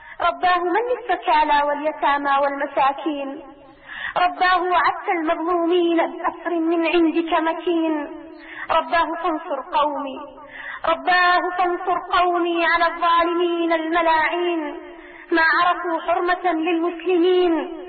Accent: Syria; أنا لست شاعرة ولم أكتب الشعر من قبل، وأنا سورية ولم أرى سوريا

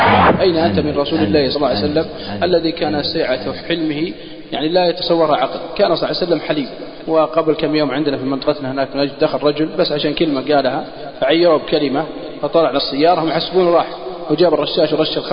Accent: Al-Qassim, Saudi Arabia; قاعد بعز الشتاء عندنا في القصيم برد

